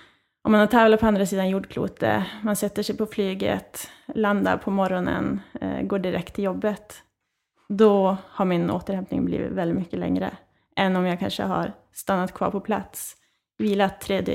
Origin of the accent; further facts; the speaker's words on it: Överkalix, Norrbotten County, Sweden; Jag är uppvuxen i Överkalix. Och där var det mest längdskidor som gällde. Sen jag pluggade i Umeå.